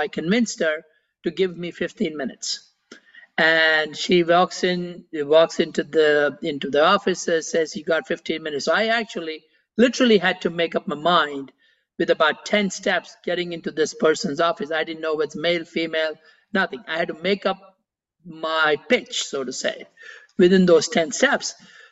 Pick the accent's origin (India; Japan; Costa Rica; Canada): India; Mumbai, Maharashtra; now in United States; So I'm from Mumbai in India, and it's about between 16 and 18 hour flight to the US to land in New York.